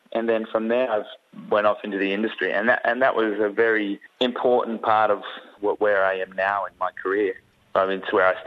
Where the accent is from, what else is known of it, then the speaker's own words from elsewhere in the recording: Gold Coast, Queensland, Australia; I'm also a Wiradjuri man from my grandfather's side at Lake Jellicoe down in central New South Wales. But I grew up on the Gold Coast, border hopper, New South Wales, Queensland.